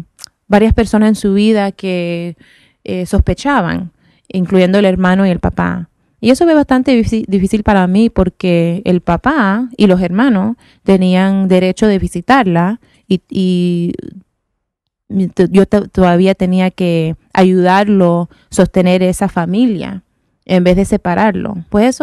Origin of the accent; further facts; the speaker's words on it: Washington, District of Columbia, United States; Yo nací aquí en Washington, D.C. Mi papá es cubano, mi mamá es de Nicaragua y me casé con un puertorriqueño, pues estoy bastante mezclada